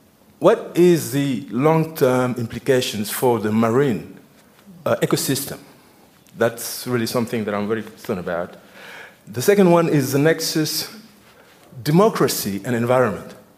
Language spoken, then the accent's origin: English; Senegal; from Timbuktu Institute in Senegal.